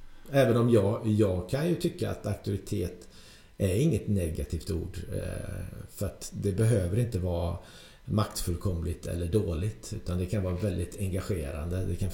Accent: Trollhättan, Västra Götaland County, Sweden; jag kommer ju från Trollhättan

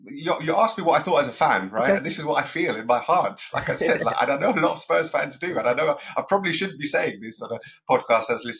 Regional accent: London, United Kingdom; I'm from North London, guys. Me, I'm born and raised in North London.

